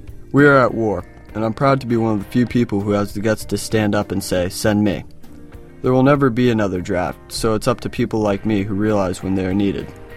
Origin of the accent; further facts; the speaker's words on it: United States; I'm proud that I'm an American. I'm patriotic and glad to have the honor of serving my country in the Army.